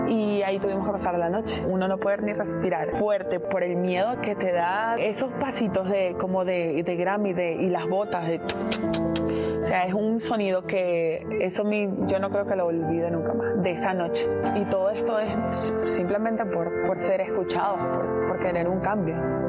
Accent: Venezuela; moved away as an adult; yo no me voy a poder ir de Venezuela

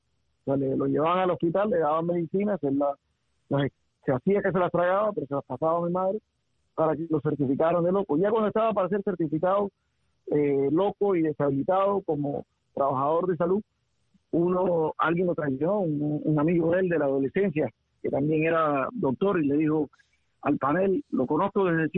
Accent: Hialeah, Florida, United States; fuimos progresando como tantos cubanos acá. Pero tuve el privilegio de criarme en Hialeah en familias de clase media

